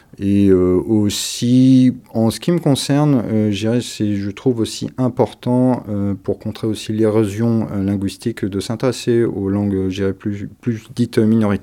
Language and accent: French; Brittany, France; moi, je viens originaire de Haute-Bretagne. Le gallo ne m'a pas été transmis.